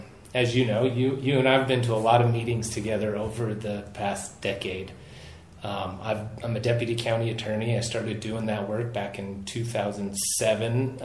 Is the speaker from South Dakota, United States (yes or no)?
yes; South Dakota, United States; So, you know, I grew up in South Dakota, went to high school in South Dakota, but my mom's family's all from Wyoming.